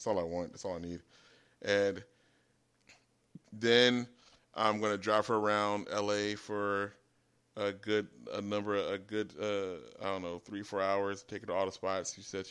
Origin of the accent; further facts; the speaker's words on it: United States; I am from America. So you're telling me the laws of my own country is what you're saying.